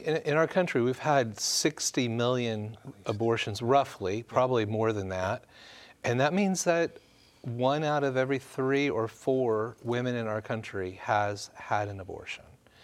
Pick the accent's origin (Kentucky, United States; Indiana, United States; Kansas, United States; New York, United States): Indiana, United States; Kokomo; Well, I grew up in Indiana, a town called Kokomo, Indiana, and went to Christendom College in Virginia.